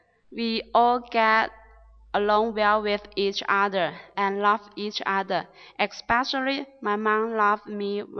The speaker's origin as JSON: {"language": "English", "town": "Yulin", "region": "Guangxi", "country": "China", "second_language": "English", "said": "I'm from Xinye Xian, Yulin City, Guangxi. Today, my hometown has changed much recently."}